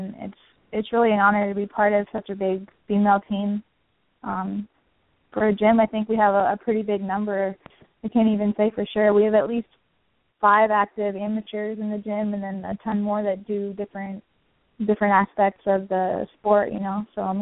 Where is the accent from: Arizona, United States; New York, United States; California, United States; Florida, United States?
Florida, United States; Englewood; also born or lived in Montreal, Canada; now in Orlando, United States; I actually lived in Georgia for a little bit, and then I moved back to Florida. So pretty much grew up in Englewood, Florida, and then I moved to Orlando when I was 18, so about 6 years ago.